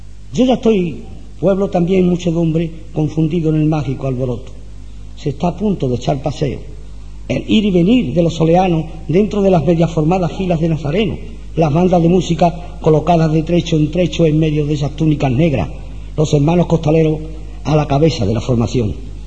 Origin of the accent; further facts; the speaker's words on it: Alcalá de Guadaíra, Andalusia, Spain; plaza centenaria de mi pueblo, la que pisaron en este día nuestros abuelos, nuestros antepasados alcalareños.